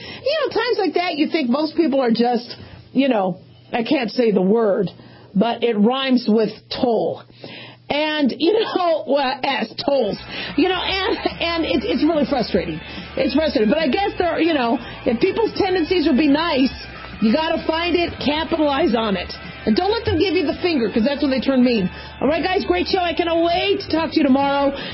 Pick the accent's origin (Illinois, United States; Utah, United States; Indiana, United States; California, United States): California, United States; born there; Now, I was born in California. I went to school. Went to UCLA in my senior year, a medical school in California. I love California.